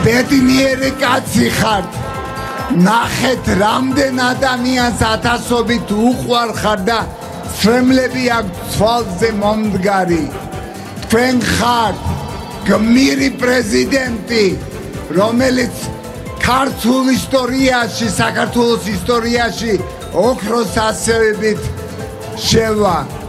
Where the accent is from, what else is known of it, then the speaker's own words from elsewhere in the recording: Zugdidi, Samegrelo-Zemo Svaneti, Georgia; მე ვიგრძენი, რომ მე ზუგდიდელი ვარ და მიყვარ ჩემი ზუგდიდი და მე უყვარ ვარ ჩემ ზუგდიდს.